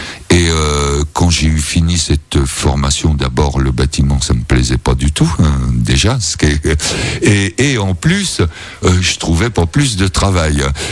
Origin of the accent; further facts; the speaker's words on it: Trinquelin, France; je suis né en 1951 à Trinquelin, mon village. J'avais des parents qui étaient agriculteurs